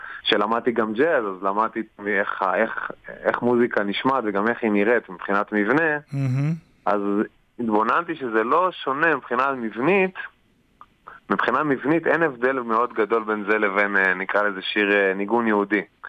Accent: Northern District, Israel; אני ממושב בעמק ישראל.

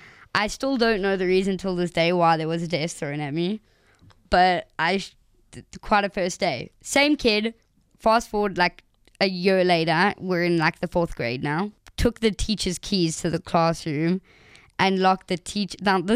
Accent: South Africa; I grew up in South Africa. I did go to an old, a Jewish day school throughout my whole high school.

